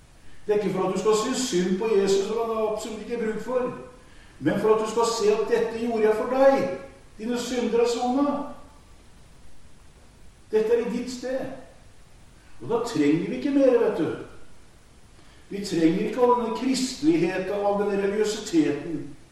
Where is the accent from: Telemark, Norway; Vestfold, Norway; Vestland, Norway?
Telemark, Norway; Kragerø; Jeg hadde en del i Sandal i Kragen der jeg kommer fra